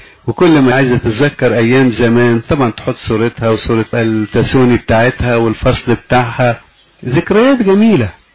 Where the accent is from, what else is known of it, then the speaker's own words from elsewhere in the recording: Alexandria, Alexandria Governorate, Egypt; الموجودة عندنا في اسكندرية